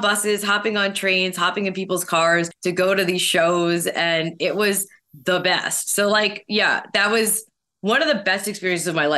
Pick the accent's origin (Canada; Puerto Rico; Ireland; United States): Canada; you know, as a Canadian, like still aspects